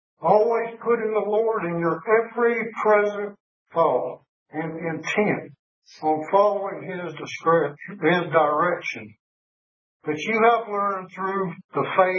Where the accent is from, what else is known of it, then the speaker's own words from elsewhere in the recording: South Carolina, United States; from South Carolina.